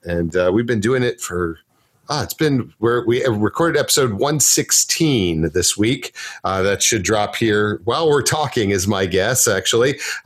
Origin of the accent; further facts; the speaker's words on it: Texas, United States; I am a Texan, reinstalled Texan. I moved away for a bit, but I'm back now.